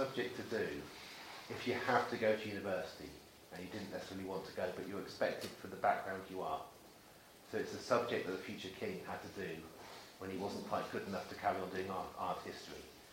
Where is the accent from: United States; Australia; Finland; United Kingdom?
United Kingdom; Oxford, South East England; And then growing up in Oxford, it's just really clearly a divided city, and you are your geography in this city.